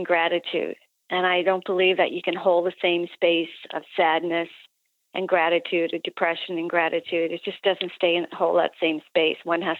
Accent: Nova Scotia, Canada; I'm from Nova Scotia in Canada

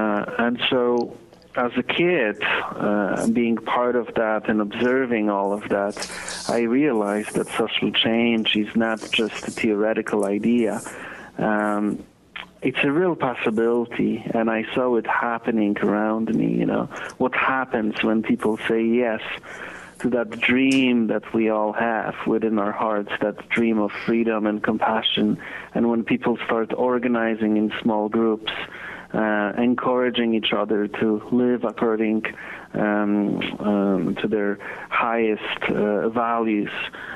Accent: Poland; I was, you know, an undocumented immigrant who experienced a lot of stuff growing up in Poland.

